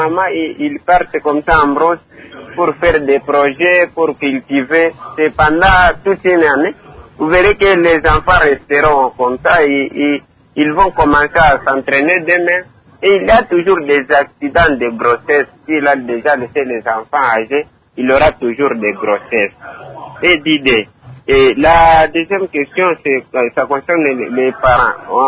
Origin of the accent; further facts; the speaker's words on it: Manono, Tanganyika, DR Congo; prenons le cas d'ici chez nous à Manono.